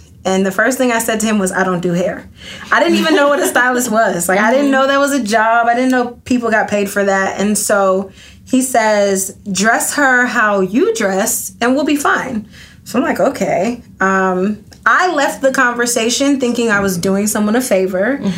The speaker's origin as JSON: {"language": "English", "town": "Atlanta", "region": "Georgia", "country": "United States"}